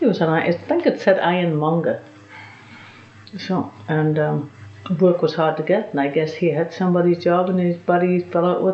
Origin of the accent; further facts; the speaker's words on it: Crown Point, Indiana, United States; born there; I was born in Crown Point, Indiana, USA, in 1931.